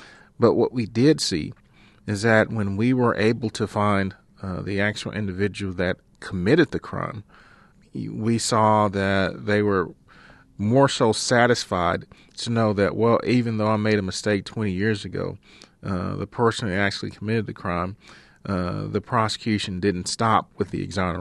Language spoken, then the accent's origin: English; Dallas, Texas, United States; You know, I grew up in Texas and Dallas. And obviously, you know, as an African American, I had issues with law enforcement.